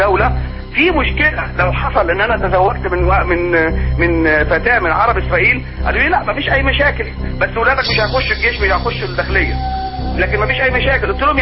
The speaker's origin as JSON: {"language": "Arabic", "country": "Egypt", "said": "انا كمواطن مصري، كمواطن مصري بحمل باسبور مصري"}